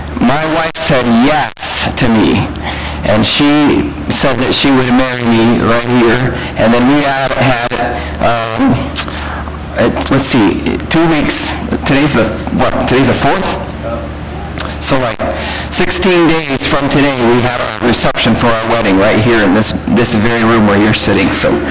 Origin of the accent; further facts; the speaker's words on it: Nebraska, United States; also born or lived in Kansas; I was born in Kansas. My family's from Nebraska.